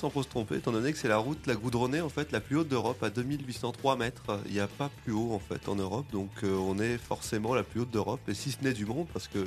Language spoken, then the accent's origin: French; Bourgogne-Franche-Comté, France; Moi je viens du Jura où j'en ai fait quand même beaucoup pour passer en pisteur secouriste.